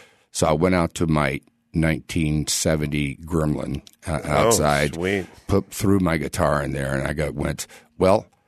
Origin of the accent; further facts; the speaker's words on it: Houston, Texas, United States; I'm from Houston, which was Space City.